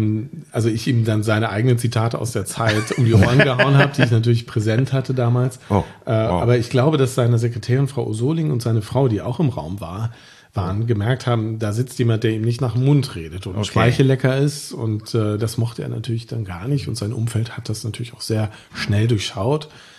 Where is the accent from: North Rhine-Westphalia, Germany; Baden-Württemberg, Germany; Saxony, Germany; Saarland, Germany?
North Rhine-Westphalia, Germany; Moers; ich komme vom Niederrhein, aus Moers, aber das Ruhrgebiet ist nicht weit.